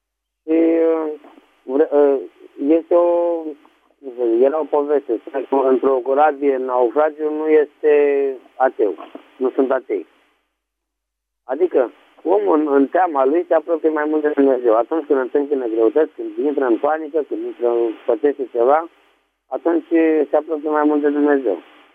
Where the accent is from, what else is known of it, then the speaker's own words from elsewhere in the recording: Buzău, Buzău County, Romania; sunt din Buzău, lucrez în București.